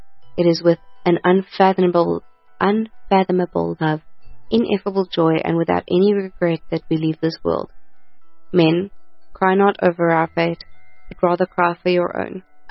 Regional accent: Krugersdorp, Gauteng, South Africa; because I'm from Krugersdorp.

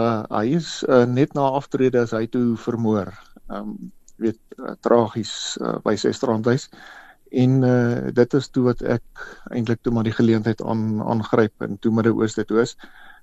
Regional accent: Stellenbosch, Western Cape, South Africa; also born or lived in Pretoria; ek's in Pretoria gebore, 'n bietjie paar jaar hier op die Hoëveld en toe is ons familie af Stellenbosch toe. Ek het daar eintlik maar groot geword. Gematrikuleer by Paul Roos Gimnasium

